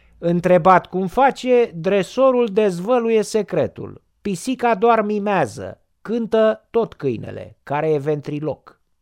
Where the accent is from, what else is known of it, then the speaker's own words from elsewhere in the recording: Bucharest, Romania; așa cum subsemnatul sunt bucureștean